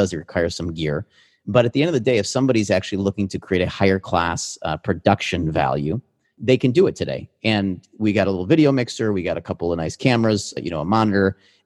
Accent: Chicago, Illinois, United States; You know, I grew up in Chicago in improv.

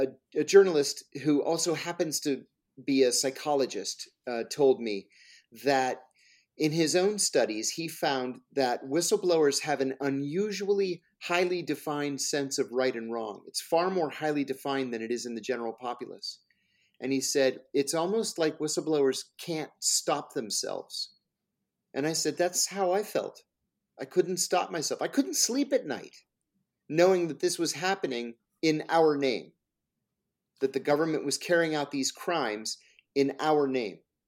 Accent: Pennsylvania, United States; I grew up in Western Pennsylvania, nuclear family. My parents were public school teachers, and grew up with baseball and football and church on Sunday.

